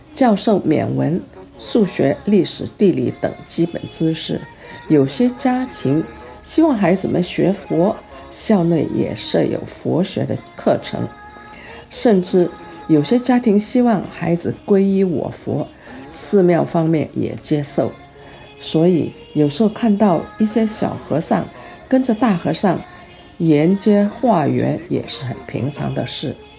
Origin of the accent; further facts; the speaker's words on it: Lashio, Shan State, Myanmar; 我生长在缅甸北部山邦的拉叙市，从拉叙沿